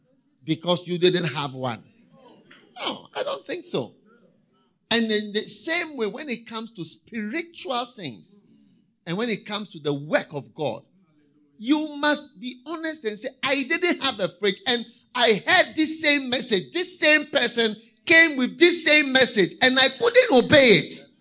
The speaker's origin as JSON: {"language": "English", "country": "Ghana", "said": "I'm not a Canadian, so I don't know what you say. A fridge was a special thing. Yes, a fridge was the special thing. In Ghana, I'm talking of Ghana."}